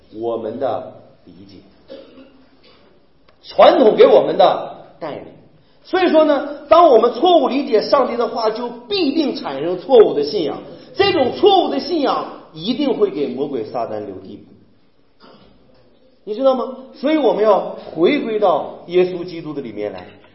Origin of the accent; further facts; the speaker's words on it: China; 因为你知道我们中国人呢、啊、很正规的